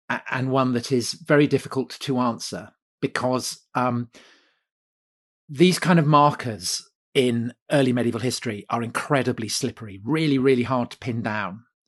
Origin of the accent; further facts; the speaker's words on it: Wilton, South West England, United Kingdom; But I grew up just outside Wilton, so that's why I'm very familiar with that particular story.